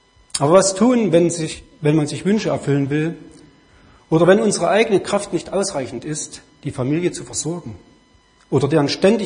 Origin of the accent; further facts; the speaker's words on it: Thuringia, Germany; born there; moved away as an adult; also born or lived in Vogtland; now in Rheinfelden, Germany; Wie ihr hört, komme ich nicht aus dieser Gegend. Ich wohne seit einem halben Jahr in Rheinfelden. Geboren bin ich in Thüringen und gelebt habe ich 30 Jahre im Vogtland.